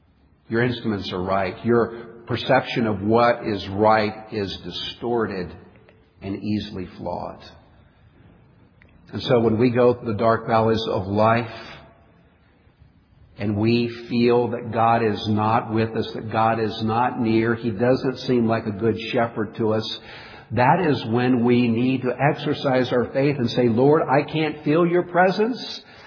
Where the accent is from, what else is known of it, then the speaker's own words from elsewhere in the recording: Highlands, Papua New Guinea; When I was a boy, I grew up in Papua New Guinea. My parents were missionaries, and we were up in the highlands over 6,000 feet high.